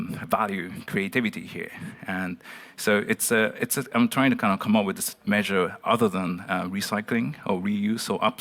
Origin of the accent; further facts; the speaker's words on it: Japan; English is a second language; moved away as an adult; I've been based in the Netherlands for the past 7 years, but I'm just started my PhD, engineering PhD, remotely from my hometown in Japan. Yeah, I'm really sort of living in between the Netherlands and Japan right now.